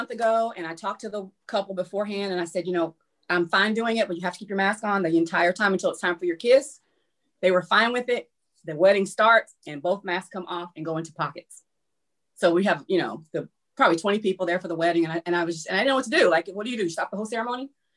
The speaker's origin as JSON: {"language": "English", "region": "Tennessee", "country": "United States", "said": "That's a good question, because I'm from Tennessee. So I don't know. I went to high school in Virginia for a very short period of time."}